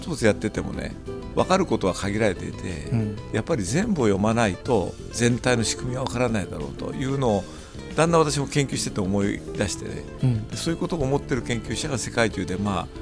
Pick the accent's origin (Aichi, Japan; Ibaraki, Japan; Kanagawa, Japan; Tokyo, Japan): Aichi, Japan; also born or lived in Nagoya; 名古屋で生まれて、それで愛知県の知多半島の方に戦中ですから疎開をしていて、